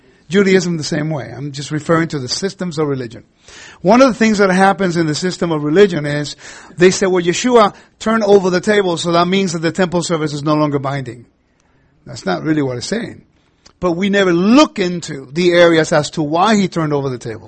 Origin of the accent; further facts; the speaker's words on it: Los Angeles, California, United States; We're from Puerto Rico, and I grew up in Los Angeles.